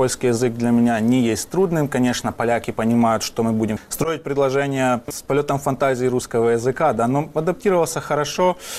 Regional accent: Ukraine; now in Poland; я вхожу в это спокойно, как бы все понимают, что я есть украинец.

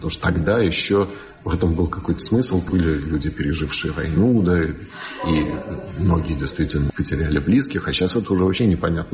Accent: Saint Petersburg, Russia; born there; я родился в Петербурге

